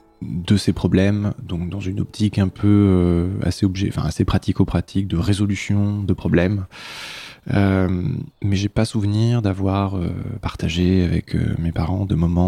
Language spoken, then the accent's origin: French; Normandy, France; now in Paris, France; j'ai 30 ans, je viens de Normandie, ça fait 8 ans que je suis à Paris